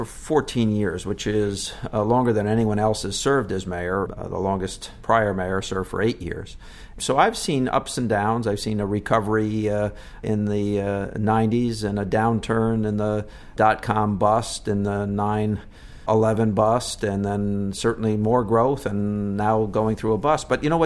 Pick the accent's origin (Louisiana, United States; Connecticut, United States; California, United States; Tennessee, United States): Connecticut, United States; Stamford; born there; also born or lived in Boston / New York; I was born in Stamford. I went to college and law school in Boston, and I was a prosecutor in New York.